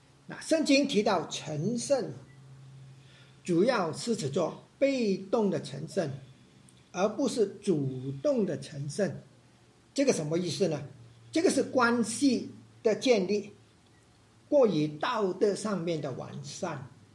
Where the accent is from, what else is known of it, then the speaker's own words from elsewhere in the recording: China; 我们中国人的孩子几岁成人呢？我们中国人通常是